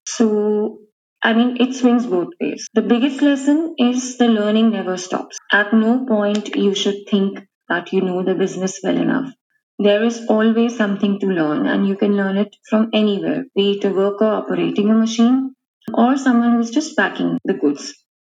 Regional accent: Karachi, Sindh, Pakistan; English is a second language; I'm from Karachi, Pakistan.

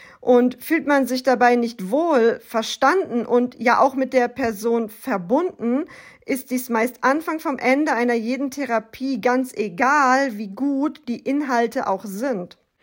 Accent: North Rhine-Westphalia, Germany; born there; Ich bin 1988 in NRW geboren und lebe heute zwischen Rosenheim und dem Chiemsee.

